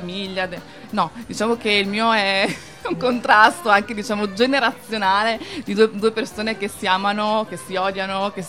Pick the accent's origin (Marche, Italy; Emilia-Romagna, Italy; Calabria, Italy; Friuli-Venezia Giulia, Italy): Emilia-Romagna, Italy; Correggio; Sì, da Correggio.